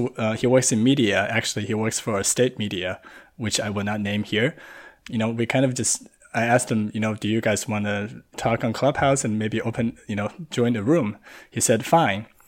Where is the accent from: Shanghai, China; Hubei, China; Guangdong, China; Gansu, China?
Hubei, China; Wuhan; now in Los Angeles, United States; I'm an independent filmmaker based in Los Angeles. I'm a Han Chinese person born and raised in Wuhan. I've actually never been to Xinjiang myself.